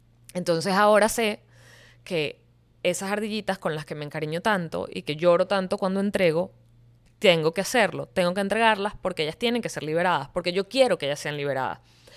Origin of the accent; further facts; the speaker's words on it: Venezuela; Pero, por ejemplo, en mi país, Venezuela, no hay santuarios, hay zoológicos.